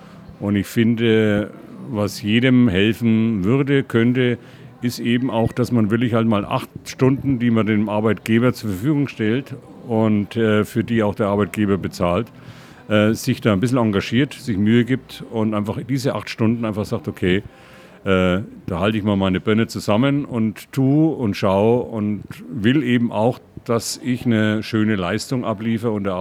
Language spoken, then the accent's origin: German; Germany; now in Switzerland; wie man schon hört, ich komme ja aus Deutschland, alles drum und dran